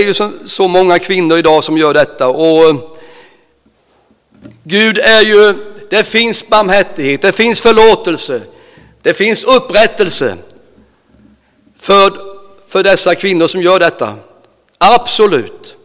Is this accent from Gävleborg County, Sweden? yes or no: no; Nässjö, Jönköping County, Sweden; I början på 70-talet, kanske fram till 75-76, när jag bodde hemma i Nässjö